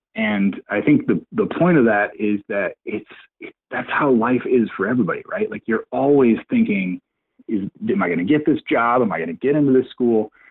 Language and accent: English; Meriden, Kansas, United States; Lon Kruger's from Silver Lake, Kansas, and I'm from Meriden, Kansas, and these are towns that are about 15 miles apart.